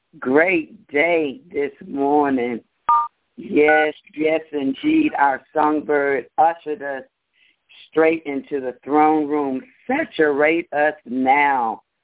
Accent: Pearland, Texas, United States; I'm from Pearland, Texas.

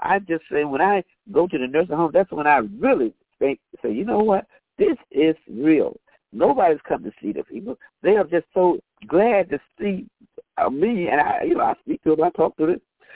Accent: the South, United States; now in New York, United States; in New York, they don't say good morning, but some do, but I'm from the South, so I say good morning.

